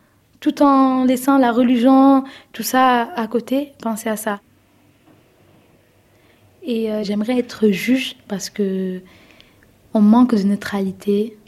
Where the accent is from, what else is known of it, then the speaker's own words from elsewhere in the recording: France; je suis française